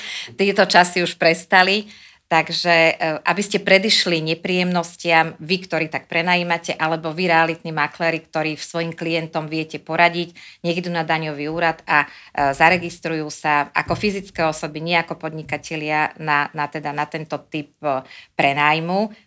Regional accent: Bratislava, Bratislava Region, Slovakia; keďže som Bratislavčanka

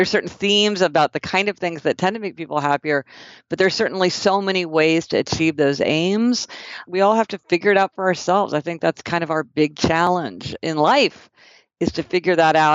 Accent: Kansas City, Missouri, United States; Well, I'm from Kansas City, Missouri, and I actually started my career in law

